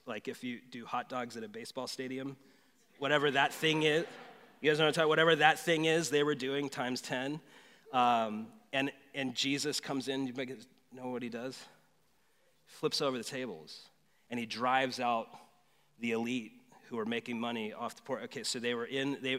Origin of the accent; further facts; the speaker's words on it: United States; So I am an American evangelical who has grown up in American evangelicalism